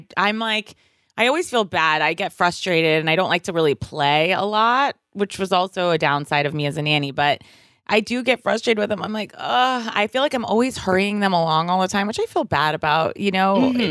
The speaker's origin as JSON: {"language": "English", "region": "Virginia", "country": "United States", "said": "And I'm like, I'm from Virginia."}